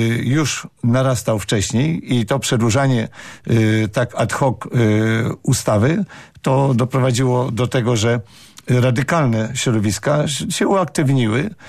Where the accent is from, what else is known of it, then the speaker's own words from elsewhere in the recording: Ukraine; now in Poland; jako Ukrainiec i 19 lat jestem konsulem honorowym